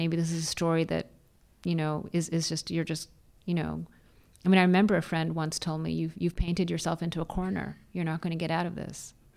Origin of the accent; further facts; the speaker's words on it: New England, United States; I grew up in New England and I read it when I was, you know, 15 or whatever.